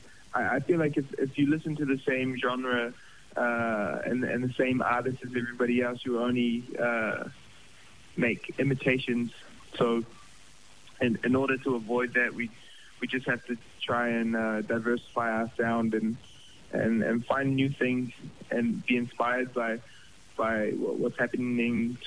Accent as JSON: {"language": "English", "region": "Auckland", "country": "New Zealand", "tie": "born or raised there", "said": "Growing up in Auckland, you know, it's such a cultural melting pot."}